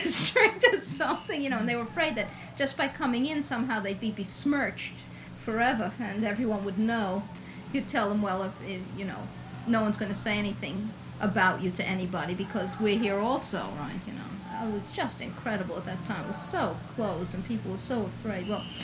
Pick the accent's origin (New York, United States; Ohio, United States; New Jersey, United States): New York, United States; I was born and brought up in New York, but I must be the most, or have been, and I suppose remain the most naive person going.